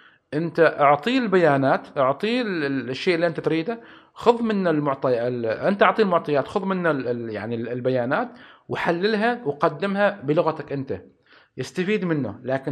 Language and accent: Arabic; Oman; سواء عندنا في عمان وحتى خارج البلد